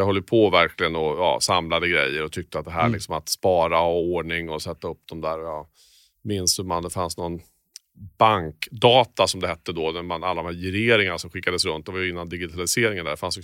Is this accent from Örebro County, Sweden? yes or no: yes; Örebro, Örebro County, Sweden; Jo, men jag växte upp i en, i Örebro, en medelstor svensk stad. Jag har en typisk medelklassuppväxt.